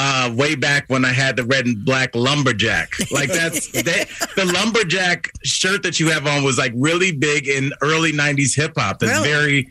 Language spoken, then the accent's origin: English; Cleveland, Ohio, United States; That's what I grew up with in Cleveland.